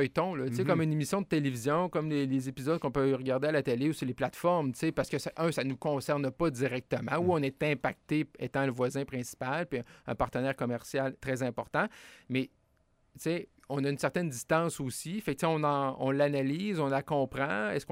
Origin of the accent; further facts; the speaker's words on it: Quebec, Canada; dans mon coin de pays, au Saguenay-Lac-Saint-Jean